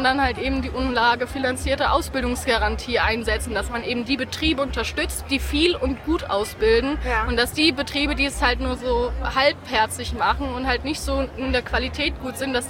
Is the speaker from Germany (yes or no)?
yes; Darmstadt, Hesse, Germany; Also ich komme aus Darmstadt und habe gerade letzte Woche meine Abschlussprüfung gemacht.